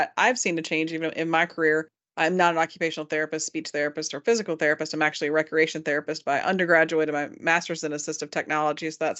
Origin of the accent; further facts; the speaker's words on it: Lynchburg, Virginia, United States; now in Washington, United States; But I think about my hometown of Lynchburg, Virginia.